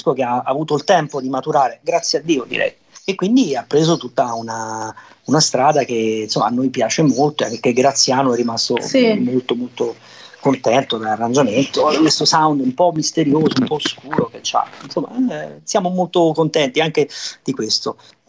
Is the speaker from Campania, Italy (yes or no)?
yes; Naples, Campania, Italy; Considera che io, come ti dicevo, sono napoletano.